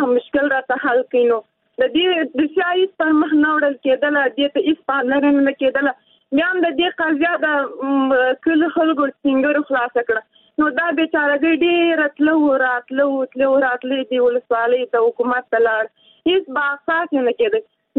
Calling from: Takhar, Afghanistan; د تخار ولایت نه مې در سره اړیکه نیولې ده.

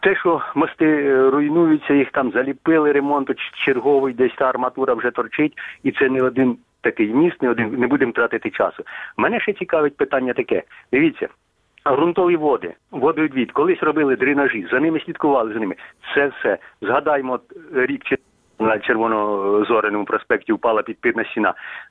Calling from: Kyiv, Ukraine

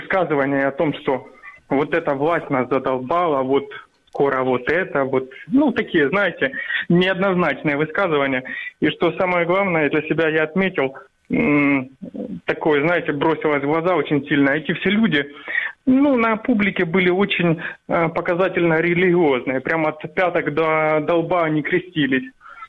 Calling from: Kharkiv, Kharkiv Oblast, Ukraine; Здравствуйте, я из Харькова.

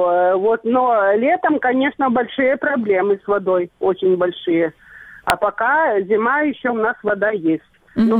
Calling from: Sudak, Crimea, Ukraine; Я с Крыма, из Судака, да.

